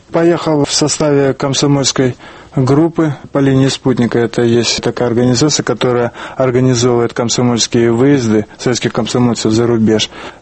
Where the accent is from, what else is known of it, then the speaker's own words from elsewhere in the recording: Luhansk, Luhansk Oblast, Ukraine; also born or lived in Norilsk, Russia / Sukhinichi, Russia; now in United States; Я родился в Норильске, это Заполярье, в 47 году. Потом мы переехали в маленький город Сухиничи, это под Калугой. Прожили там около 7 лет. И затем переехали в Ворошиловград, на Донбасс.